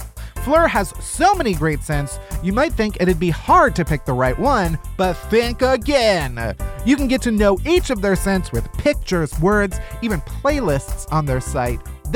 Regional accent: Midwest, United States; I'm also from the Midwest, so we're disgusting.

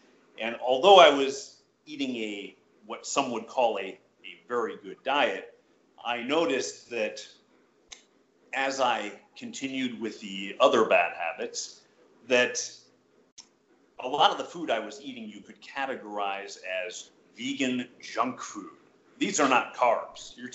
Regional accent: Midwest, United States; I was raised in the Midwest, so I was a meat eater

